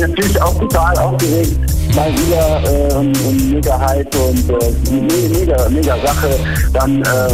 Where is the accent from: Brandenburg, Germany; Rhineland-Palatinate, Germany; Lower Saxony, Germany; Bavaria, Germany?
Rhineland-Palatinate, Germany; Trier; Ich komme gebürtig aus Trier. Bin halber Spanier, meine Mutter ist Spanierin.